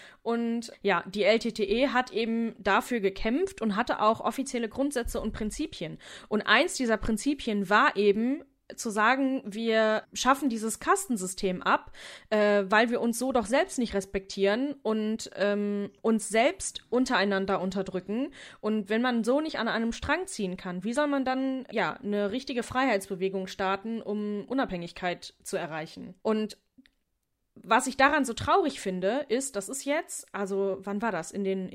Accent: Duisburg, North Rhine-Westphalia, Germany; woher kommst du? Und ich so, ja, aus Duisburg. Und dann kam halt, ja, und wo kommen deine Eltern? Her, ne? Ende Uhr. Und ich so, ja, Jalpanem, Jaffna

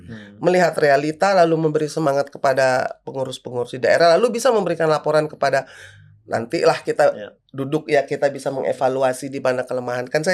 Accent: Tarutung, North Sumatra, Indonesia; berasal dari Tarutung, saya orang Sumut

